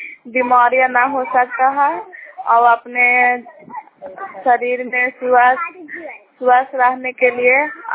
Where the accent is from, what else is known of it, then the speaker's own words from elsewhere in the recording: Puna, Bihar, India; ग्राम पुना प्रखंड हिलसा जिला लालदा के निवासी हूँ।